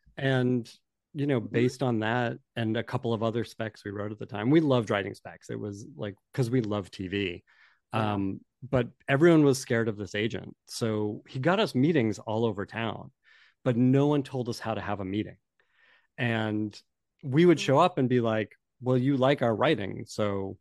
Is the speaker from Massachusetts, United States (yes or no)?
yes; Boston, Massachusetts, United States; But I'm originally from Boston. I graduated from Emerson College, which is where I learned how to write television.